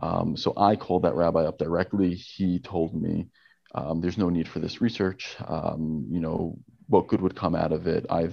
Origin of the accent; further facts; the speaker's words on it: New York, United States; now in Illinois, United States; So I am a psychologist in Illinois, and I grew up in New York in a more right-wing culture